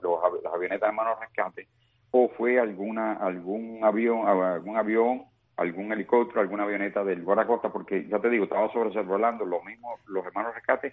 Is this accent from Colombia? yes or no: no; Cuba; moved away; así nos fuimos de Cuba